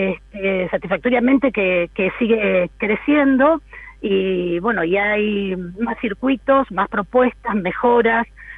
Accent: Mar del Plata, Buenos Aires Province, Argentina; hasta en la provincia de Buenos Aires, porque somos de Mar del Plata

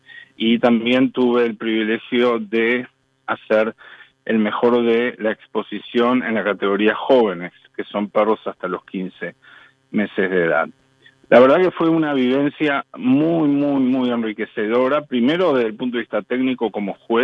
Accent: Uruguay; Y estaba yo como uruguayo, pero también como uruguayo judío, como uruguayo sionista y fuertemente vinculado a Israel.

